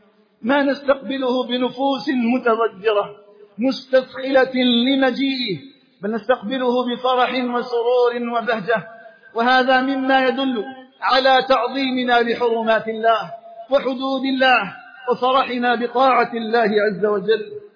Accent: Algeria; وأن يجعل بلدنا الجزائر آمنا مطمئنا وسائر بلاد المسلمين.

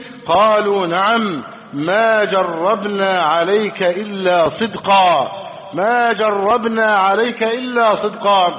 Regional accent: Egypt; اللهم احفظ بلدنا مصر أمنا أمانا، سخاء رخاء، وسائر بلاد المسلمين.

